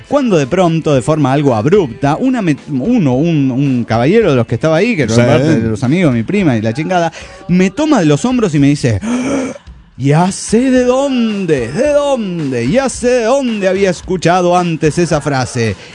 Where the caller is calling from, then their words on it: León, Guanajuato, Mexico; de León, Guanajuato, México.